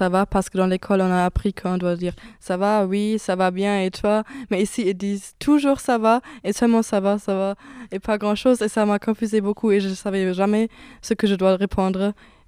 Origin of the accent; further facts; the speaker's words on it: Germany; French is a second language; je viens d'Allemagne et moi je voulais contribuer quelque chose à la société et je voulais améliorer mon français